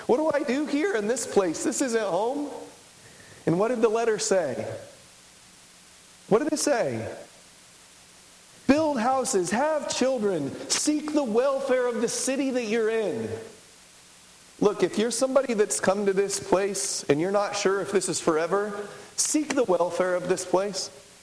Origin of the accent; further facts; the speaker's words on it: San Diego, California, United States; I grew up in San Diego, California. We had a little church there close to the coast.